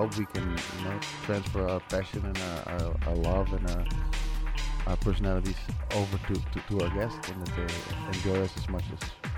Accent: Amsterdam, North Holland, Netherlands; English is a second language; moved away as an adult; now in San Francisco, United States; I'm from Amsterdam in the Netherlands.

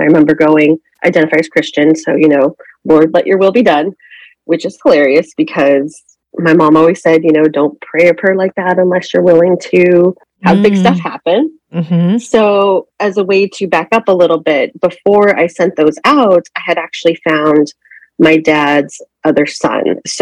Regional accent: Phoenix, Arizona, United States; I am 37 years old and I am from Phoenix, Arizona.

